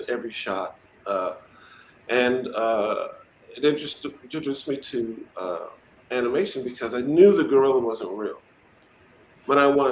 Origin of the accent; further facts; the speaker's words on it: Los Angeles, California, United States; my conditions growing up in South Central weren't that much different than kids on the other side of town